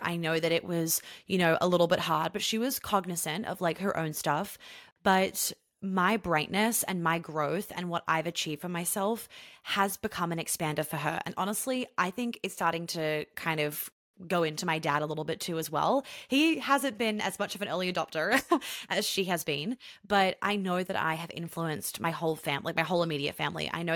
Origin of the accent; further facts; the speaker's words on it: New York, United States; now in Atlanta, United States; I lived in New York. I grew up in New York. My home has always been New York. And I still feel like that is my home. But our home is Atlanta.